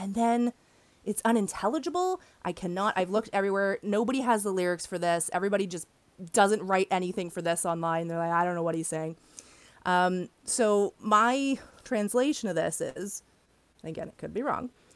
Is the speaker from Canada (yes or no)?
yes; Canada; I'm from Canada. So I have, like, Canadian French. It's not, like, the real French French.